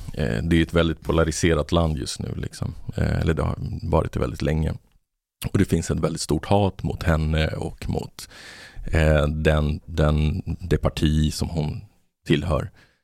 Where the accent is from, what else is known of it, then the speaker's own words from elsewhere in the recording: Botkyrka, Stockholm County, Sweden; När jag växte upp i Botkyrka, då var det så blandat. Det var liksom invandrare från alla håll. Så vårt gemensamma språk var ju svenska.